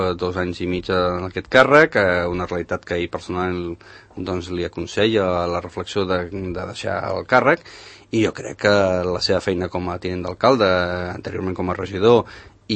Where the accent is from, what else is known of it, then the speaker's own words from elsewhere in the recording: Madrid, Community of Madrid, Spain; born there; Mira, jo sóc una persona que té una mare andalusa, està casat amb una mexicana, i sóc nascut a Madrid, o sigui, més inris no puc tenir, no? Això sí, tinc dos fills catalans, eh?